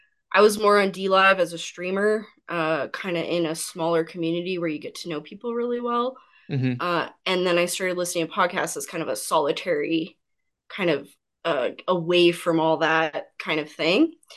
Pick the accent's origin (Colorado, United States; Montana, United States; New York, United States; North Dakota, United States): Colorado, United States; I went to a liberal arts college in Colorado. That's where I'm from.